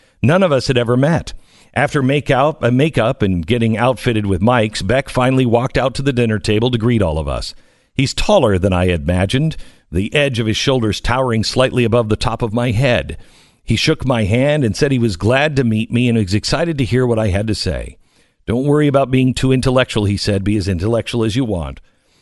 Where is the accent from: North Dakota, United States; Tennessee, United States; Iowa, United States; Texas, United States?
Texas, United States; Dallas; our shared experience of growing up in South Dallas and swapping locations of our favorite barbecue locations.